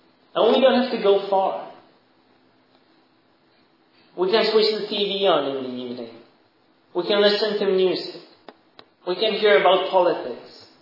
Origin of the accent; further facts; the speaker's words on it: Czechia; I came here from the Czech Republic, which is a small country in the middle of Europe.